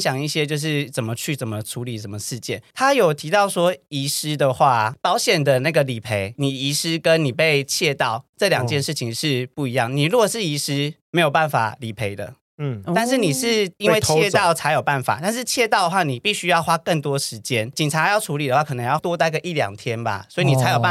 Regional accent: Taiwan; 然后他知道我是台湾人，然后我就很尴尬

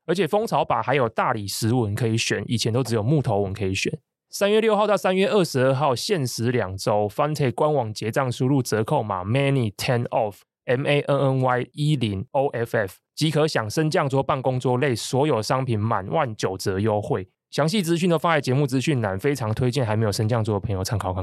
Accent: Taichung, Taiwan; Fonte 是来自我的家乡台中的30年老牌家具制造商。

